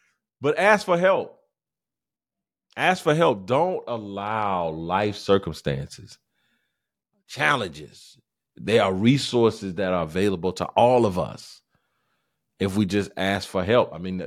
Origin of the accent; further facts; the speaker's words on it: South Carolina, United States; I mean, I'm from South Carolina.